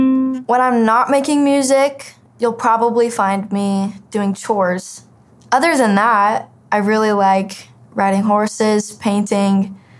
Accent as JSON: {"language": "English", "town": "Flagstaff", "region": "Arizona", "country": "United States", "said": "I'm from Flagstaff, Arizona."}